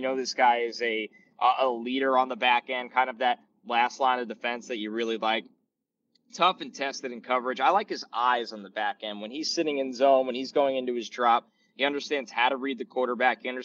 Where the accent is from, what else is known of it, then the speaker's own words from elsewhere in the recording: New York, United States; I grew up here in New York and watched Revis in practice at times at the Jets facility.